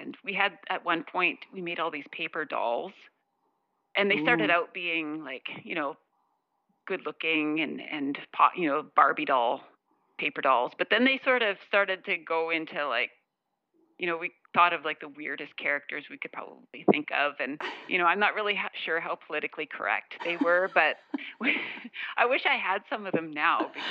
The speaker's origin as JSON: {"language": "English", "town": "North Portal", "region": "Saskatchewan", "country": "Canada", "tie": "born or raised there", "said": "I grew up in North Portal. So you have to make your own fun."}